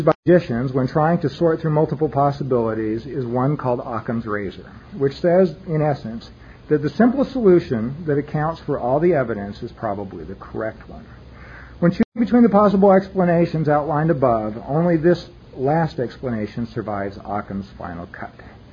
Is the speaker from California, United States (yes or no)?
no; Utah, United States; When I was growing up in Utah, they closed the schools on the day deer hunting season opened.